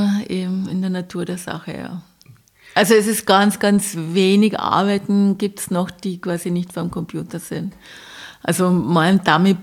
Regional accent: Bavaria, Germany; Naja, also bei uns, ich komme aus Bayern, ja.

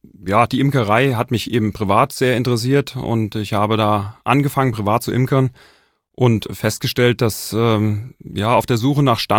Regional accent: Wiesbaden, Hesse, Germany; born there; ich bin 45 Jahre alt. Bin gebürtig ursprünglich aus Wiesbaden. Es hat mich inzwischen aber eher an den Rand des Vogelsbergs verschlagen.

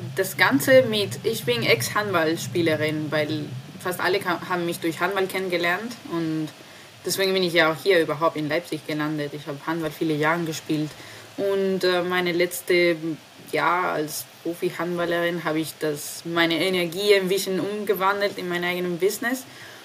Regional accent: Spain; German is a second language; now in Germany; den Land, von wo ich herkomme, Spanien

